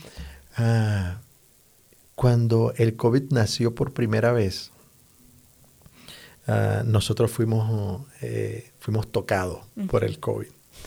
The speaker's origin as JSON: {"language": "Spanish", "country": "Venezuela", "moved": "yes", "said": "Recuerda que somos inmigrantes, yo vengo de Venezuela."}